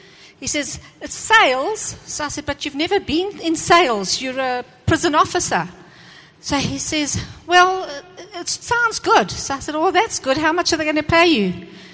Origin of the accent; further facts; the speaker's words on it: Zimbabwe; moved away as an adult; When we came from Zimbabwe, we had $750 in our pockets with three children, and we were just told to get out the country.